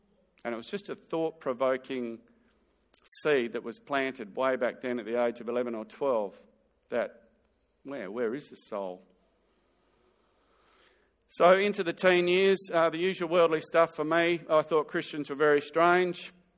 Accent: Western Australia, Australia; So I'm more Australian than most people in the room. As far as spiritual upbringing goes, had a little bit of Anglican church as a young kid and Sunday school, which and then we shifted out to the farm north of Albany.

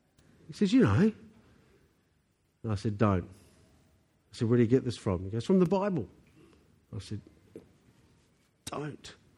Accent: New Zealand; accent: New Zealand; Sorry, it's my New Zealand accent.

